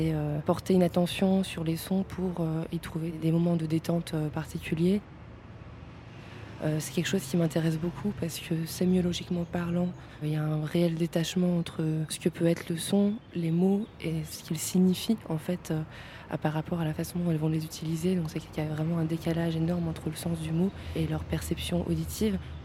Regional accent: Brussels, Brussels-Capital Region, Belgium; je viens de Bruxelles.

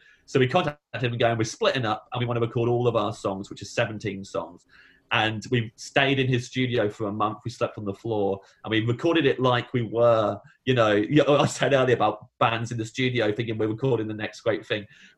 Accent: Kettering, East Midlands, United Kingdom; They're all local bands from Kettering, where I grew up in Northampton.

